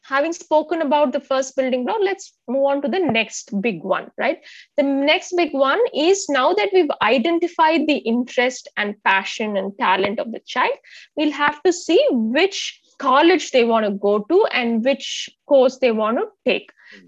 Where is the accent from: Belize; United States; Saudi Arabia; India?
India; As Indian parents, we limit ourselves into STEM-based and, you know, something very concrete, right?